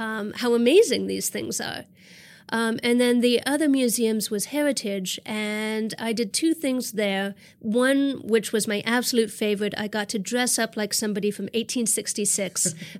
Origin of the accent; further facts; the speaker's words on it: Ontario, Canada; Well, I'm from Ontario, Canada, which is more forested. It's a little more eastern.